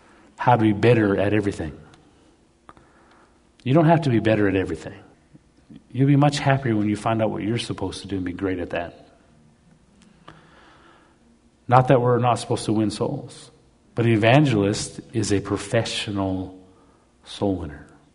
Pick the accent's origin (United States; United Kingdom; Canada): Canada; I don't know if it's because I'm Canadian or it's just my personality.